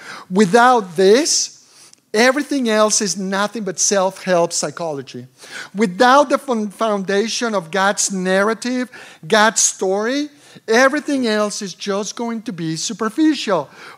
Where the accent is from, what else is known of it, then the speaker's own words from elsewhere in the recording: Mexico City, Mexico; English is a second language; I remember growing up in Mexico City, we didn't have the resources that the American church has.